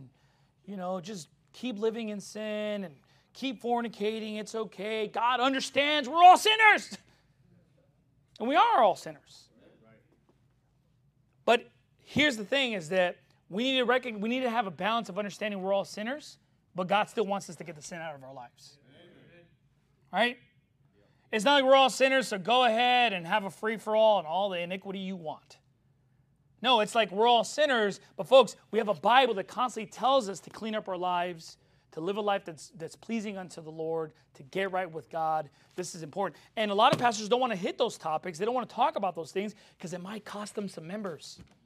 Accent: Long Beach, California, United States; Because I grew up in Long Beach, and I know the colors.

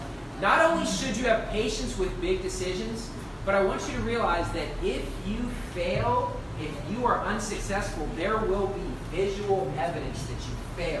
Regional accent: West Virginia, United States; Well, growing up in West Virginia, a couple times a year, I would basically, my family would go up to visit my grandmother in Centerville or the Cumberland area in Maryland.

